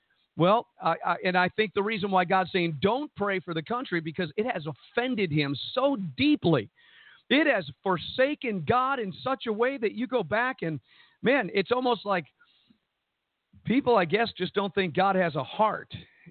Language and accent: English; United States; born there; And sure, I was born in America. This is the greatest nation on the face of the earth.